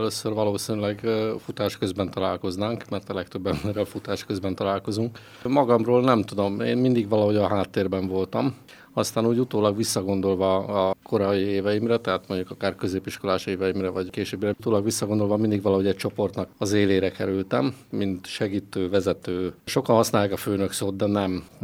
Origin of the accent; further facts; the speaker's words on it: Vas, Hungary; Amúgy a Jóskarolán nőttem fel a Hunyadi úton, majd Oladra kerültem felnőtt korba, és azóta Oladon élek.